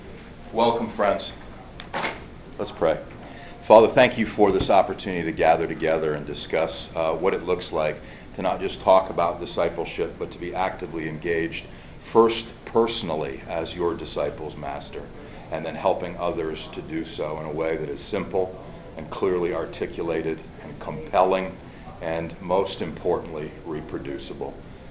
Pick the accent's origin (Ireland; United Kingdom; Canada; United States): Ireland; and I am Irish, if you're wondering where my name comes from